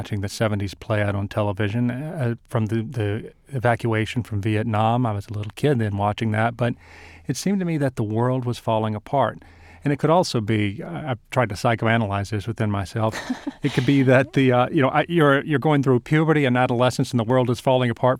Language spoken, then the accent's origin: English; Deep South, United States; I mean, I come from the Deep South, and we have a very strong martial tradition there